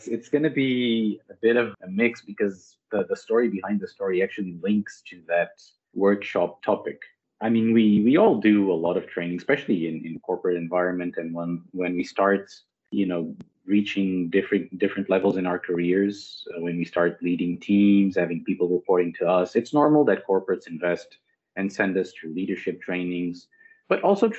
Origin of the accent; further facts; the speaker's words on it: Portugal; English is a second language; moved away as an adult; now in Angola; I'm originally from Europe, from Portugal. But 15 years ago, I moved to Angola, where I'm living ever since.